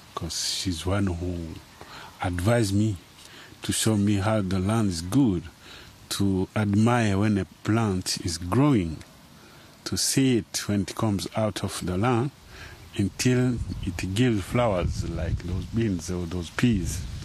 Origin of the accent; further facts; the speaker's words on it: Rwanda; English is a second language; I come from Rwanda.